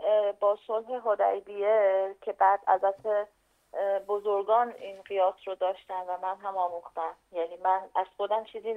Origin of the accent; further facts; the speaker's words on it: Iran; حالا من آذری هستم